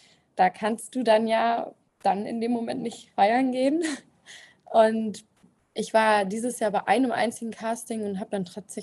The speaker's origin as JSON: {"language": "German", "town": "Münster", "region": "North Rhine-Westphalia", "country": "Germany", "said": "Ich komme aus Münster"}